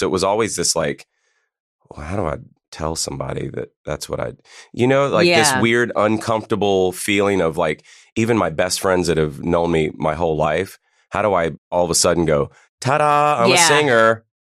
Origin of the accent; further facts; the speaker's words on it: Pennsylvania, United States; I'm from Pennsylvania.